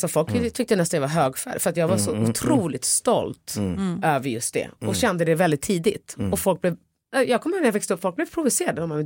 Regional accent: Eritrea; jag inte kommer helt från Sverige liksom, ursprungligen jag kommer från Eritrea

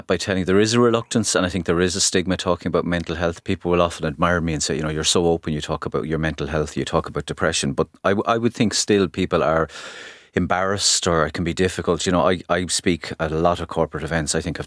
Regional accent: Waterford, Munster, Ireland; 9 marathons in 8 days with a washing machine on my back to get Pieta House opened in my hometown, Waterford.

